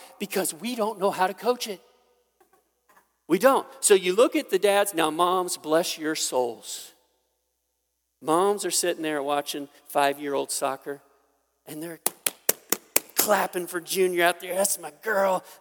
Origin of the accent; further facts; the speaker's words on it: Midwest, United States; I'm a redneck, Tristan, and I am a Midwesterner.